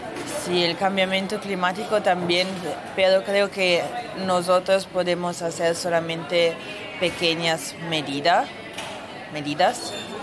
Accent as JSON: {"language": "Spanish", "town": "Genoa", "region": "Liguria", "country": "Italy", "second_language": "Spanish", "lives_now": "Castellón, Spain", "said": "tengo 24 años, soy italiana y estudio periodismo aquí en Castellón, pero en Italia vivo en Génova."}